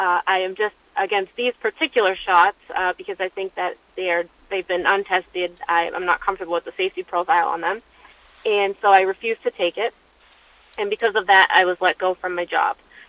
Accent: Lynn, Massachusetts, United States; now in Peabody, United States; Born and raised in Lynn, I graduated from Lynn Public Schools, but then I later moved to Peabody

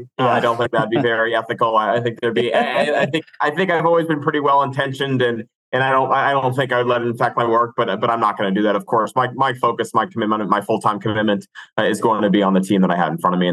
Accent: Boston, Massachusetts, United States; also born or lived in Westchester, New York; So I was born in Westchester, New York, but I really kind of grew up through my high school years in Boston

